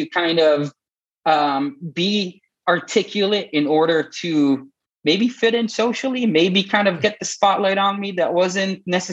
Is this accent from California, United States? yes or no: no; Florida, United States; also born or lived in Israel / Italy / London / Shanghai; enough to live in 4 different countries and 15 different cities so far. Originally from Israel, I grew up in South Florida. I studied in Italy for a time. I spent some time in London, moved to Shanghai, like I mentioned before, Hong Kong.